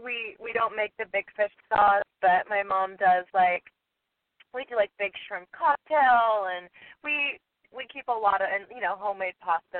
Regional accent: Las Vegas, Nevada, United States; I was born and raised in Las Vegas. My whole entire family's there.

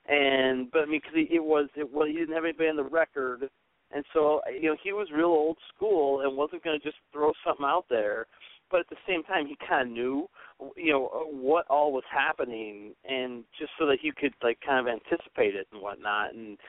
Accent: Detroit, Michigan, United States; I would actually go to Detroit for NHL.com as well, because I'm from the Detroit area and I could stay there.

